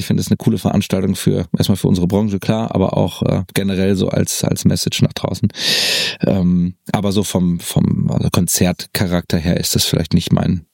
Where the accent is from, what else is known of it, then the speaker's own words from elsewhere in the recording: Paderborn, North Rhine-Westphalia, Germany; Ich sage, nee, ich komme aus Paderborn.